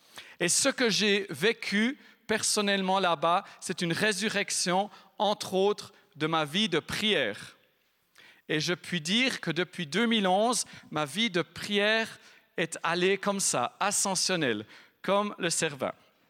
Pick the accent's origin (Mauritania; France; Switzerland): Switzerland; Neuchâtel; on a fait Zurich, Neuchâtel, d'où l'on vient. Peut-être l'avez-vous remarqué à mon accent.